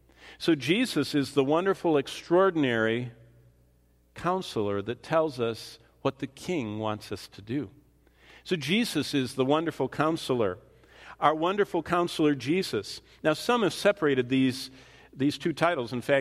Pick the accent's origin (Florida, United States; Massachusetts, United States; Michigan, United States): Michigan, United States; Haslett; when I was growing up in Hazlitt in Lansing, Michigan, at one of the suburbs